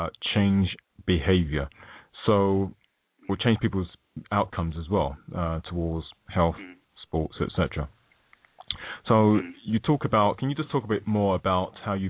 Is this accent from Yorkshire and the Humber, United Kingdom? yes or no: no; London, United Kingdom; me being a Londoner myself